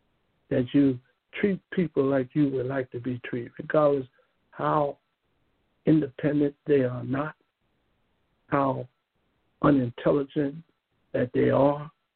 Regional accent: United States; whoa, I love that I'm American.

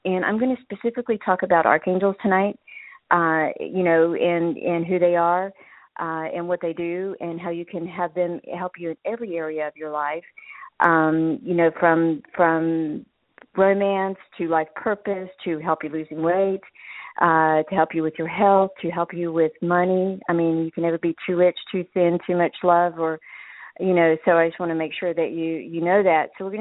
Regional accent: North Carolina, United States; So I grew up in North Carolina, and I was like one of nobody.

